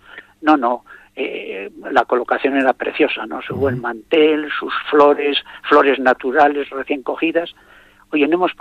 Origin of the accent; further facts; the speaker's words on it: Kripan, Basque Country, Spain; Villano, del mejor pueblo del mundo, de Cripán.